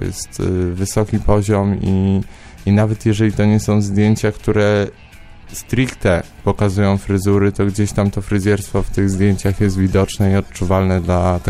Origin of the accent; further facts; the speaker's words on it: Ciechanów, Masovian Voivodeship, Poland; w mojej rodzinnej miejscowości w Ciechanowie była szkoła fryzjerska